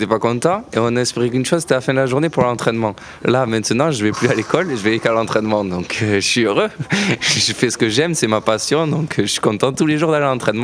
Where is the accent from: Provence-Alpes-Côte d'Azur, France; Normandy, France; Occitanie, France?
Provence-Alpes-Côte d'Azur, France; Marseille; parce que je suis originaire de Marseille.